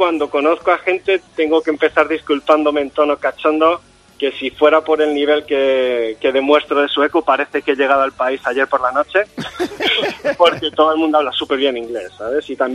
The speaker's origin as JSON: {"language": "Spanish", "town": "Alcalá de Henares", "region": "Community of Madrid", "country": "Spain", "said": "Soy de Alcalá de Henares, en Madrid."}